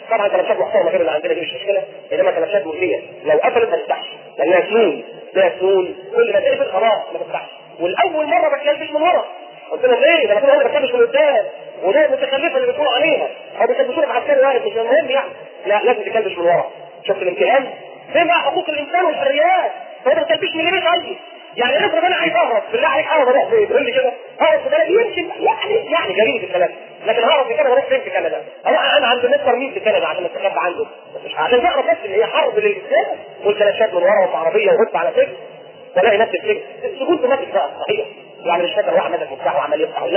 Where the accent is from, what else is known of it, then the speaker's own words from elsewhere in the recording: Egypt; يعني انا مصري واحب مصر واحب بلدي،